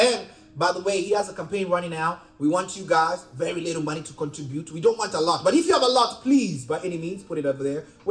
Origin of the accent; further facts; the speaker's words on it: Nairobi, Kenya; Ladies and gentlemen, I'm from East Africa, Nairobi, Kenya.